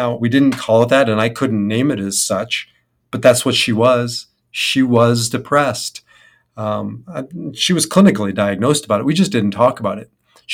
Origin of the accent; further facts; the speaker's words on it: Omaha, Nebraska, United States; I grew up in Omaha, Nebraska, and that's where my father was born and raised.